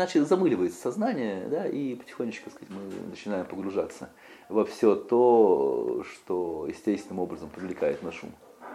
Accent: Russia; born there; Я родился в России, поэтому меня интересует благо России.

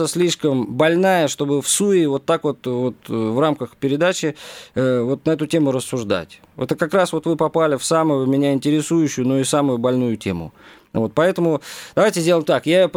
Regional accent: Saint Petersburg, Russia; хотя я никакой не комбайнер, я из Питера, вообще всю жизнь в театре проработал.

